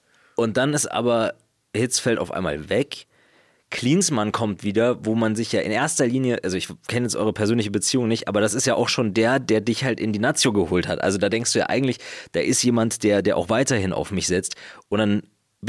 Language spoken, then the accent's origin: German; Munich, Bavaria, Germany; Ich komme aus München.